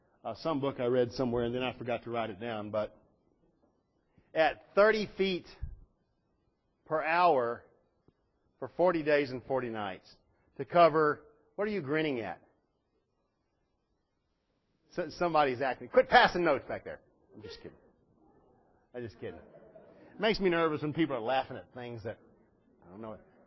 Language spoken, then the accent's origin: English; Texas, United States; I was raised in Texas, okay?